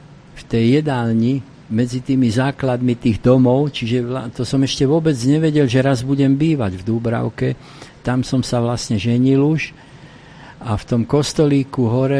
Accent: Nitra, Nitra Region, Slovakia; now in Bratislava, Slovakia; Ale ja, ako rodený Nitrančan, ktorý sa do Bratislavy priženil

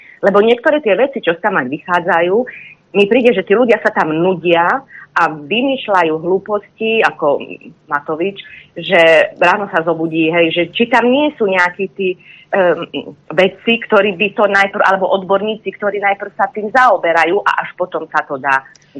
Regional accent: Košice, Košice Region, Slovakia; Košice, okolie.

